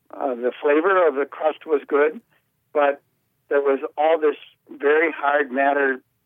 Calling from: Prescott, Arizona, United States; Prescott, Arizona.

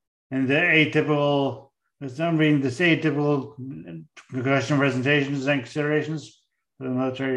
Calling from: St. John's, Newfoundland and Labrador, Canada; I'm speaking from St. John's, where we're out in the middle of the North Atlantic, where there's no one near us. We're like us, and we're in Canada

